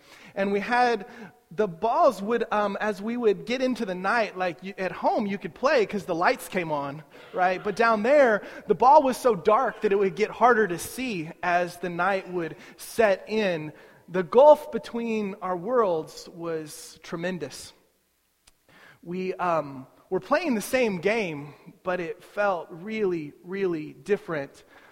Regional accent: Kansas City, Missouri, United States; I was from the Midwest in Kansas City and went to college in Iowa

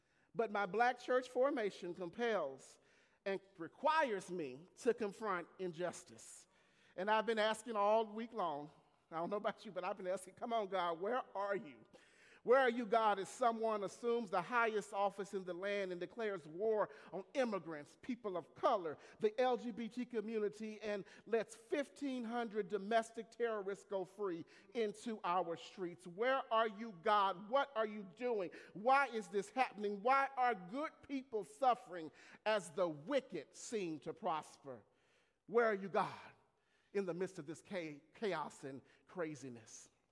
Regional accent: Marshall, Texas, United States; who is a native of my hometown, Marshall, Texas, Mother Opal Lee.

